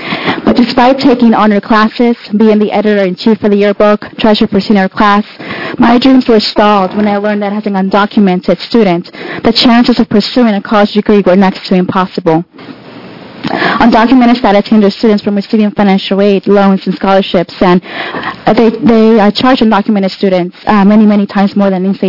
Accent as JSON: {"language": "English", "country": "Guatemala", "moved": "yes", "lives_now": "Los Angeles, United States", "said": "I am an immigrant from Guatemala. I moved to Los Angeles in the early 1990s to be reunited with my mother."}